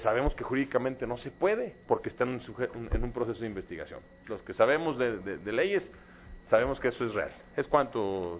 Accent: Mexico; todos como legisladores y todos como mexicanos hemos venido construyendo a lo largo de los últimos años.

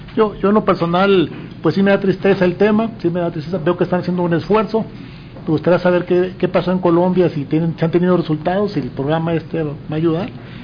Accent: Baja California, Mexico; Yo soy de Baja California y ha repuntado la delincuencia grandemente.

